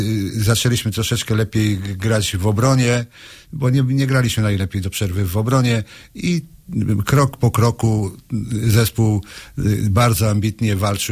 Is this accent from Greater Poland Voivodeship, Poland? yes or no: yes; Poznań, Greater Poland Voivodeship, Poland; Ja pochodzę z Poznania, jako junior grałem w Obornikach